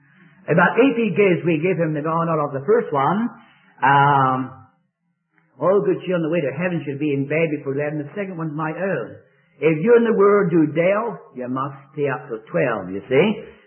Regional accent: Scotland, United Kingdom; even though I'm a Scotsman.

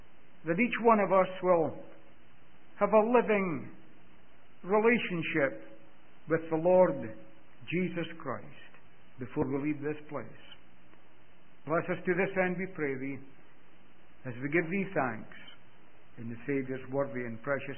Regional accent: London, Ontario, Canada; we're from London, Ontario, and we've lived there for quite a number of years.

